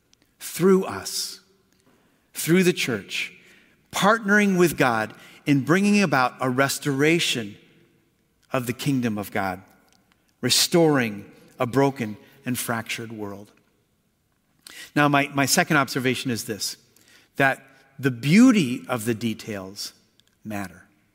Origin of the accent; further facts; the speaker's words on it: Bryan, Ohio, United States; I was born in Bryan, Ohio, the home of the Etch-a-Sketch, home of the Ohio Art Company, maker of the Etch-a-Sketch.